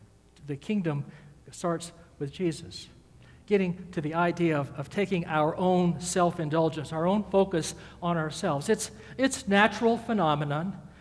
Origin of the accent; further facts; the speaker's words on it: Georgia, United States; But where I was raised in Georgia, which is the center of the universe by definition, y'all is plural.